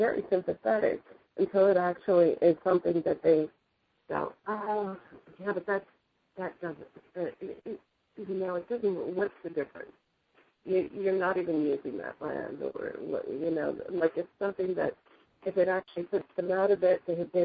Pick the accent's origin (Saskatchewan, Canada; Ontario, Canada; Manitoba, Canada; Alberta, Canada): Ontario, Canada; Caledonia; Caledonia, which happened to be my hometown, and the res also where my people are from